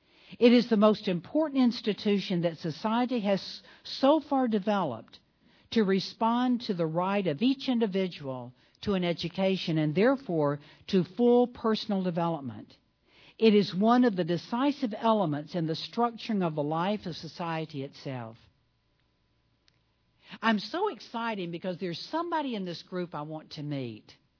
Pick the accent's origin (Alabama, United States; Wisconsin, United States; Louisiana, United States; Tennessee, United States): Tennessee, United States; Jackson; but my hometown of Jackson, Tennessee is now going to have a Catholic high school.